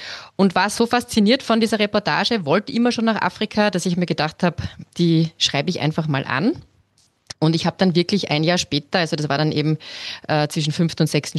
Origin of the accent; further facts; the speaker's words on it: Austria; weil es nicht wie bei uns in Österreich